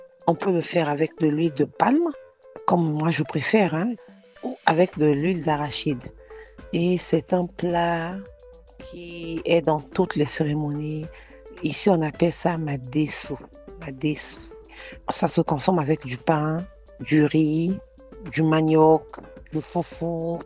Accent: Brazzaville, Republic of the Congo; Chez nous, au Congo, au Brazzaville, le haricot est un plat national.

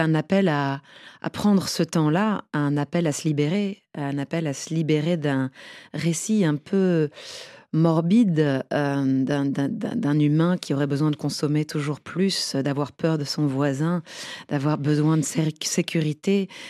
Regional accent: France; J'ai été élevée en France par contre.

